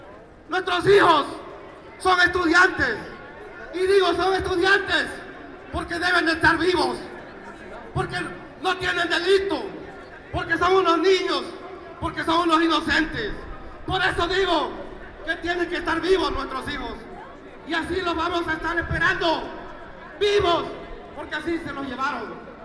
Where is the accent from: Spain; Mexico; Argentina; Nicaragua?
Mexico; porque nos han demostrado que somos mexicanos y que somos hermanos